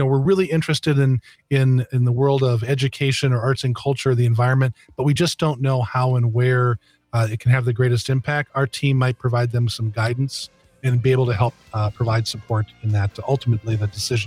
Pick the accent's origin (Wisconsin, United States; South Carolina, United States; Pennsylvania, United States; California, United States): Wisconsin, United States; Green Bay; also born or lived in West Coast; I lived on the West Coast for a period of time, but I was recruited to come back to Green Bay, my hometown